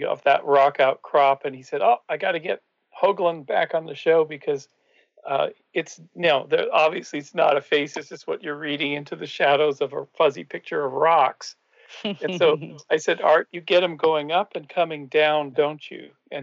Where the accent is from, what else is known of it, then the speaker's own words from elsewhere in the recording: Canada; now in United States; So I'm from Canada.